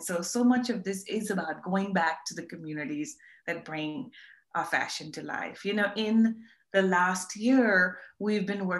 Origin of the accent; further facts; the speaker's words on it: Karachi, Sindh, Pakistan; growing up in Karachi, there are a lot of garment factories there.